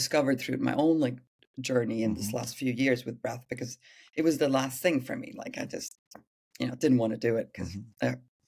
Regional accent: Sweden; I'm from Sweden

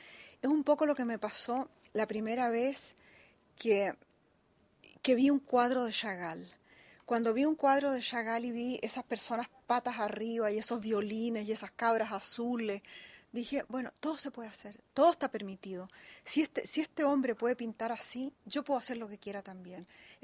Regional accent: Peru; born there; realmente no soy peruana, sino que nací en el Perú porque mis padres eran diplomáticos.

